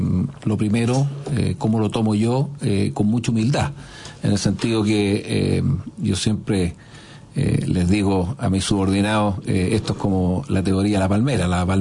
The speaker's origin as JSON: {"language": "Spanish", "country": "Chile", "said": "porque nosotros somos de Chile, claro."}